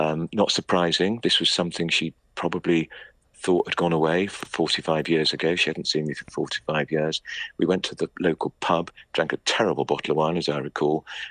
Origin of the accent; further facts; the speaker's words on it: Bristol, South West England, United Kingdom; born there; I was born in Bristol, she worked in Birmingham, she took no chances that anybody would find her.